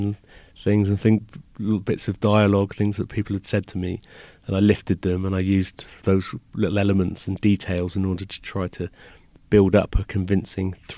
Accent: England, United Kingdom

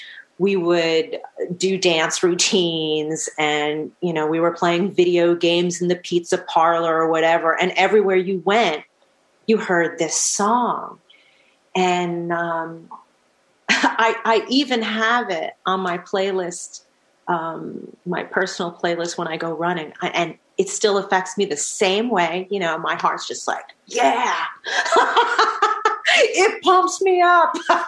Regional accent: Manhasset, New York, United States; No, I grew up in Long Island. I grew up in Manhasset, New York.

